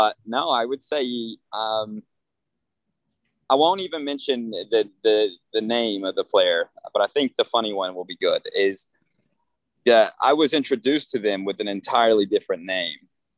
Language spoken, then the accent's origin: English; Oklahoma, United States; Oklahoma City Thunder. I'm from Oklahoma.